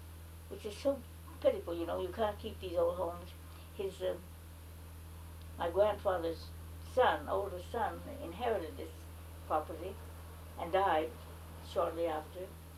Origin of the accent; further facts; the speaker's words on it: Morristown, New Jersey, United States; born there; I was born in Morristown, New Jersey.